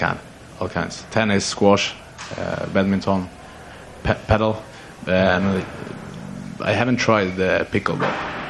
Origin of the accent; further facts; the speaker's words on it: Stockholm, Stockholm County, Sweden; English is a second language; I grew up in Stockholm. It's where I live and where I always live.